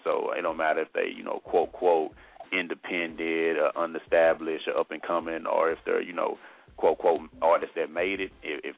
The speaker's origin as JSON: {"language": "English", "region": "the South", "country": "United States", "said": "since I am from the South too"}